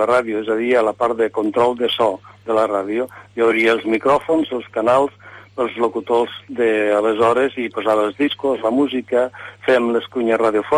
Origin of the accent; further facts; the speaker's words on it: Bérchules, Andalusia, Spain; born there; Bé, jo vaig néixer a l'Alpujarra Granadina